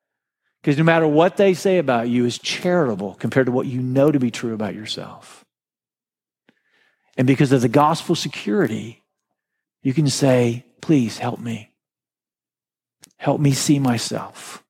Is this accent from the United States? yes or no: yes; Texas, United States; I'm Texan, so I let him have it.